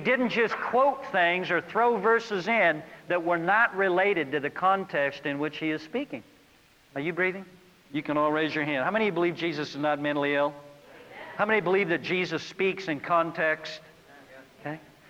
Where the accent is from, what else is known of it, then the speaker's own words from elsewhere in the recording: Seattle, Washington, United States; Now, I was raised in Seattle, Washington. I learned to water ski in Puget Sound.